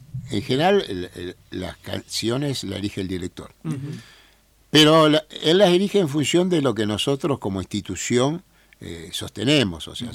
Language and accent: Spanish; Argentina; somos argentinos, latinoamericanos y nos sentimos parte.